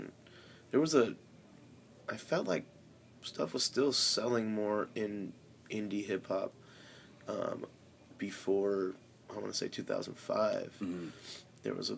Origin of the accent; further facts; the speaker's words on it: New Haven, Connecticut, United States; the night before was my hometown, New Haven.